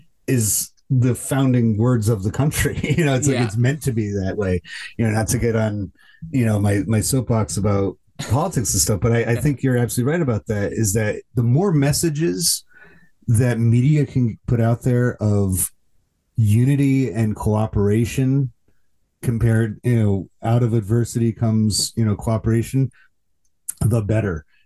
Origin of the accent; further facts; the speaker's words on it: United States; For as an American, I can say this, it drives me up the wall